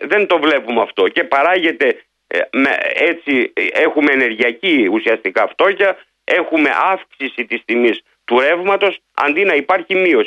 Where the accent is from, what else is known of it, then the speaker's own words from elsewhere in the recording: Central Greece, Greece; υπάρχει στην πατρίδα μου για παράδειγμα στη Φθιώτιδα που είμαι και υποψήφιος